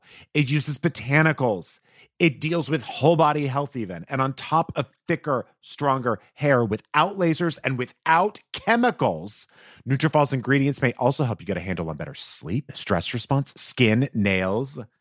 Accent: Texas, United States; I grew up saying insurance.

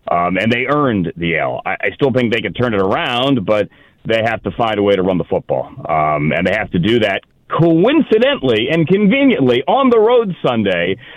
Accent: Washington, District of Columbia, United States; I was an 18-year-old intern for Tony Kornheiser. I grew up in Washington.

